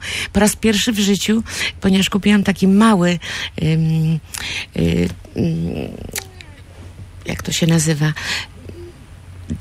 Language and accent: Polish; Gdynia, Pomeranian Voivodeship, Poland; Ale ponieważ urodziłam i wychowałam się w Gdyni, nigdy moi rodzice nie mieli żadnych działki.